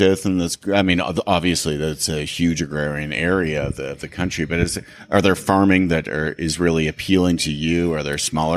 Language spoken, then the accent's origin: English; Canada; I'm a Canadian kid who cooks Southern food with French and Italian mm-hmm. influence.